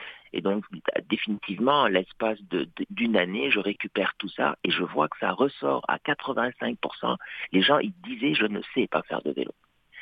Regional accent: Dakar, Senegal; now in Canada; moi je viens de Dakar, l'ambassade du Canada, il est dans un des quartiers les plus huppés de Dakar

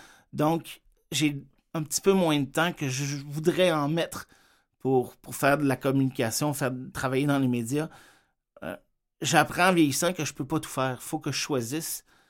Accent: Canada; Je vous rappelle, je suis canadien.

